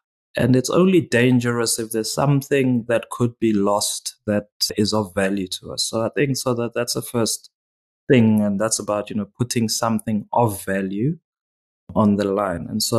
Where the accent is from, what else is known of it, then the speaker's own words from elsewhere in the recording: Pretoria, Gauteng, South Africa; you know, born and raised in Pretoria, South Africa.